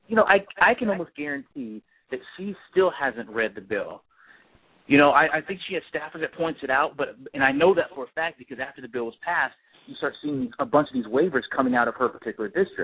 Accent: Sacramento, California, United States; Born and raised in California. First was Sacramento, California, and then I moved to a couple of places, and now I'm in Los Angeles.

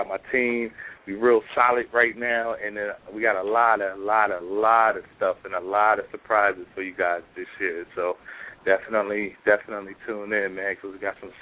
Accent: Trenton, New Jersey, United States; it's actually a autobiography about my younger years growing up in Trenton, New Jersey.

